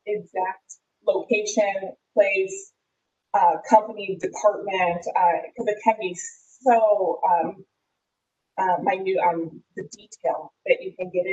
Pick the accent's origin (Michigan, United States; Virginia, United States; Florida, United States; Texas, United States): Michigan, United States; I'm from Michigan, and everything is different.